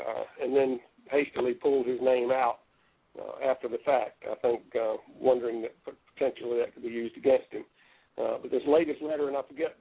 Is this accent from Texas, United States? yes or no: no; Opp, Alabama, United States; I grew up in South Alabama, a little town called Op, Alabama